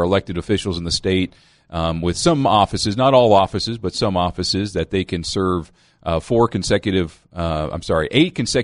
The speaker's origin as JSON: {"language": "English", "country": "Canada", "lives_now": "United States", "said": "I'm a Canadian, although I'm privileged to reside once again in the States."}